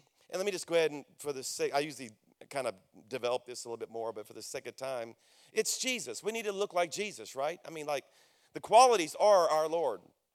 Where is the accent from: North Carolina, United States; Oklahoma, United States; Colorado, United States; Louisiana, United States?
Louisiana, United States; I mean, I'm from Louisiana, everybody. I don't know if I got any Louisiana people here, but we 50th on every list.